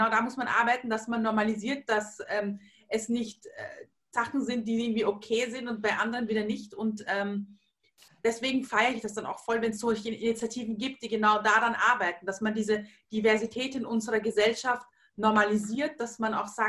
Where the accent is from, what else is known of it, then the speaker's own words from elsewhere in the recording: Vienna, Austria; Ich bin eine Wienerin, ich bin in Wien geboren, ich bin hier aufgewachsen